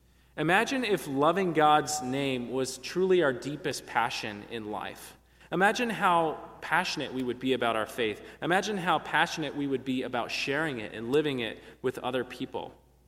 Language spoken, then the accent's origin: English; California, United States; when I was growing up in California, we were kind of a middle-class family, but the house we moved into had a pool in the backyard